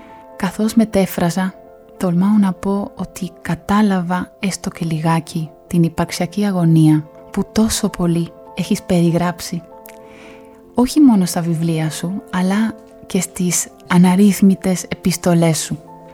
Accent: Argentina; Greek is a second language; Όταν επέστρεψα στην πατρίδα μου, την Αργεντινή, πήγα να βρω έναν δάσκαλο νέο ελληνικών για να μπορέσω να έρθω στην Ελλάδα να σπουδάσω ελληνική φιλολογία.

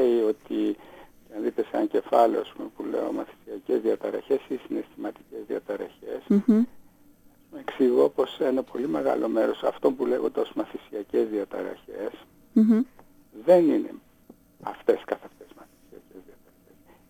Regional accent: Thessaloniki, Central Macedonia, Greece; Εγώ είμαι από τη Θεσσαλονίκη.

